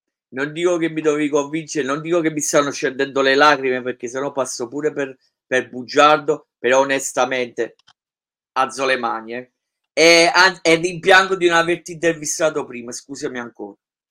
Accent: Naples, Campania, Italy; Io invece sono napoletano e vabbè.

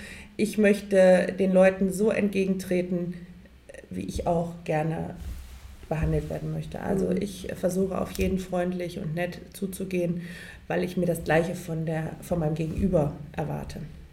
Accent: Düsseldorf, North Rhine-Westphalia, Germany; ich bin in Düsseldorf groß geworden, aber auch in einem Außenbezirk. Also wir haben in der Nähe von Ratingen gewohnt. Das war wunderschön, weil wir hatten das Ländliche, wir hatten die Natur.

